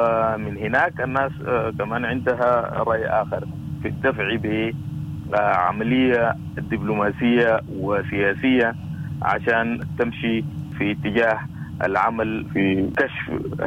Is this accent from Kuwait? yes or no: no; Sudan; دي مسؤوليتنا كلنا كسودانيين إننا نتضامن ونتضافر ونقول لا للعنف